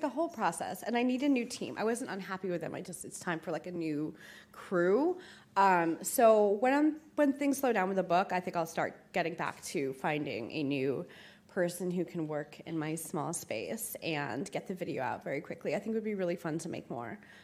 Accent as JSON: {"language": "English", "region": "New Jersey", "country": "United States", "tie": "born or raised there", "said": "Maybe I grew up in Central Jersey, so you know, there's like 50% fed from New York and 50% from Philly."}